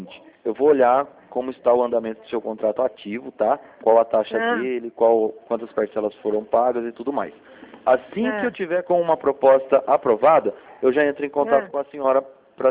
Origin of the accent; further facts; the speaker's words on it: Cordeirópolis, São Paulo, Brazil; Então, eu sou de Cordeirópolis.